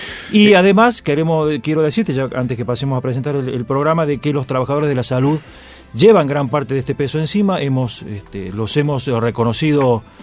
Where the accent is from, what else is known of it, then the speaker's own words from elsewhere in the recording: San Carlos Minas, Córdoba, Argentina; como es el caso de, bueno, San Carlos Mina, mi pueblo